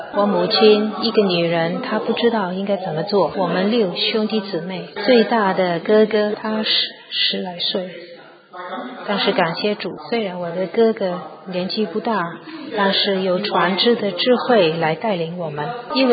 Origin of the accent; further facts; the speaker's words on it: Hong Kong; first language Cantonese; Chinese is a second language; also born or lived in Cuba; 我们就不能回到中国去了，就到香港去了。然后我父亲回到古巴做他的生意，那我们全家就在香港去念书了。所以我的母语是广东话。